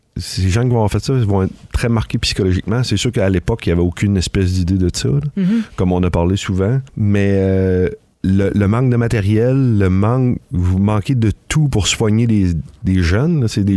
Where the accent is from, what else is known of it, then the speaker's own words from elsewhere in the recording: Grande-Vallée, Quebec, Canada; Moi, je ne suis pas natif de Gaspé parce que je suis né à l'hôpital ici. Je suis natif de Grande-Vallée.